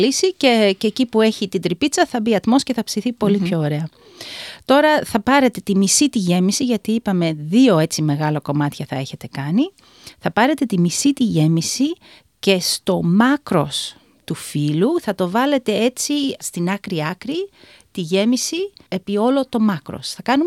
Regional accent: Greece; moved away; Όταν ήμουν μικρή στην Ελλάδα και μαζεύαμε άγρια χόρτα, μαζεύαμε και καυκαλίθρες, μυρώνια, όλα αυτά τα πολύ άγρια μυρωδικά που υπήρχαν, που δεν νομίζω να υπάρχουν εδώ.

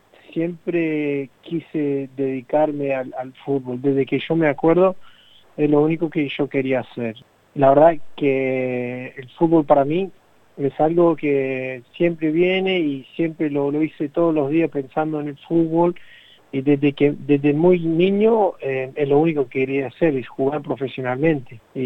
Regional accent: Australia; mi infancia en Australia, la verdad, muy lindo, siempre con una pelota de fútbol de que yo me acuerde. Obviamente mi padre, viniendo de Uruguay, ya tiene esa sangre y esa pasión por el fútbol

